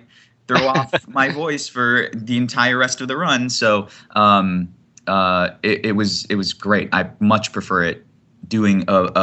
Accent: Hawaii, United States; Yeah, well, I grew up in the Hawaiian Islands

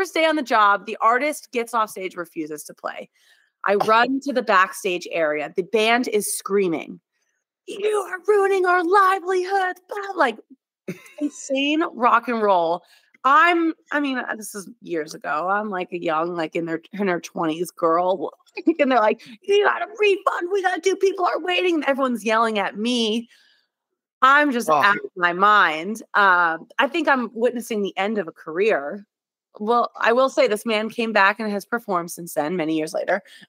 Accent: Massachusetts, United States; Horrible seats at the, I think it was at the TD Garden. I was from Massachusetts.

